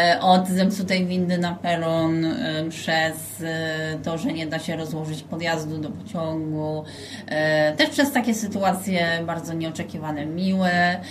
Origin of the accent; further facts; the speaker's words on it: Silesian Voivodeship, Poland; now in Warsaw, Poland; ja akurat mieszkam w Warszawie od kilkunastu lat, ale pochodzę ze Śląska. No i jak się przeprowadziłam do Warszawy, no to musiałam właśnie się zapoznać ze wszystkim.